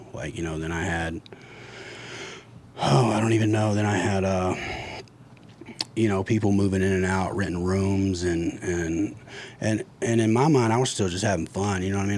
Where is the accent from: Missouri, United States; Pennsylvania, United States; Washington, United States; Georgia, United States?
Georgia, United States; Fairburn; the house I grew up in Fairburn, Georgia, which is South Fulton County, my mom still owned it.